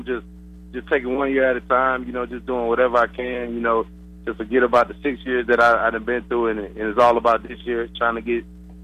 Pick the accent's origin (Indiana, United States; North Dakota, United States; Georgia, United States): Indiana, United States; Fort Wayne; born there; also born or lived in Tuscaloosa, Alabama; I remember as a child growing up, when I was born in Fort Wayne, Indiana, before I moved to Tuscaloosa, I used to go to the Rod Woodson camp all the time.